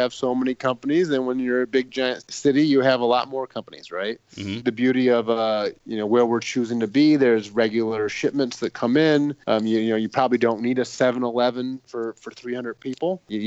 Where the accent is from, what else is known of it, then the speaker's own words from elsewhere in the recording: United States; I mean, I don't want to complain as an American.